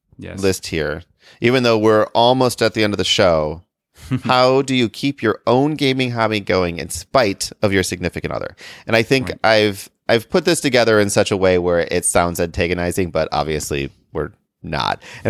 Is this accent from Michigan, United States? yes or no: yes; Michigan, United States; I have a 616 number. I'm from Michigan.